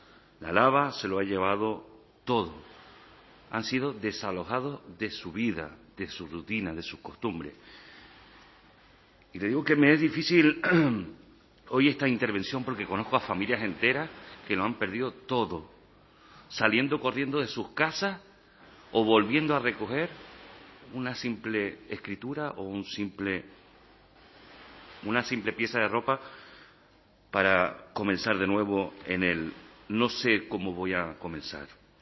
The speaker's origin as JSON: {"language": "Spanish", "region": "Canary Islands", "country": "Spain", "said": "como canario, como palmero"}